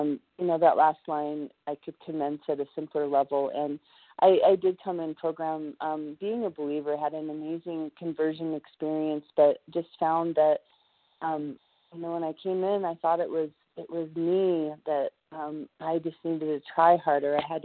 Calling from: Colorado, United States; I'm calling from Colorado.

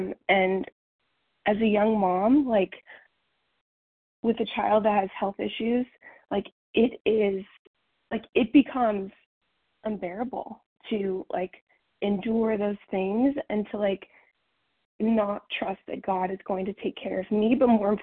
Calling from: Texas, United States; compulsive overeater in Texas.

